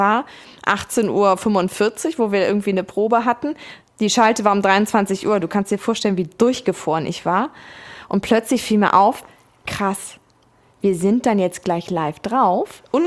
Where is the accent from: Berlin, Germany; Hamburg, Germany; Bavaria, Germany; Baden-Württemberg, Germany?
Hamburg, Germany; ich komme ja aus Hamburg